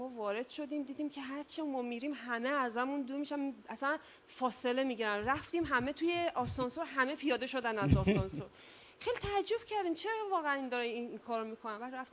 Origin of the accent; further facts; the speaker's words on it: Urmia, West Azerbaijan, Iran; من ارومیه هستم، اهل ارومیه هستم.